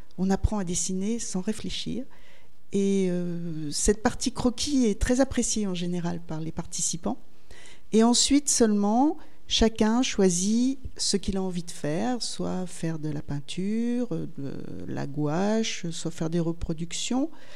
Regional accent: Saint-Étienne, Auvergne-Rhône-Alpes, France; parce que je suis originaire de Saint-Étienne.

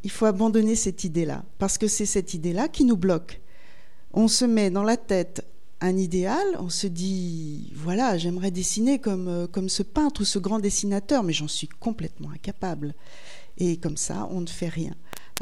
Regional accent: Saint-Étienne, Auvergne-Rhône-Alpes, France; parce que je suis originaire de Saint-Étienne.

